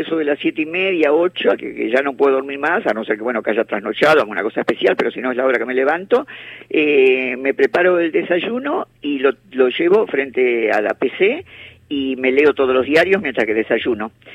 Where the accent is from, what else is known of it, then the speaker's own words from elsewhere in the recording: Argentina; soy argentina, y he sufrido en mi larga vida 7 golpes militares.